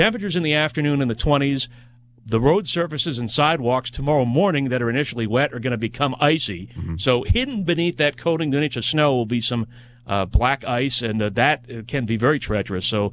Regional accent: New Jersey, United States; I mean, I grew up in New Jersey, and, you know, we're talking elementary school 40 years ago.

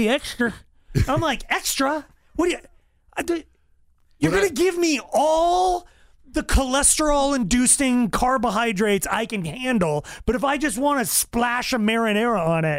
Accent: Longmont, Colorado, United States; And I remember growing up in Longmont, not having a lot of money, not having a Red Lobster, going, someday I'm going to go.

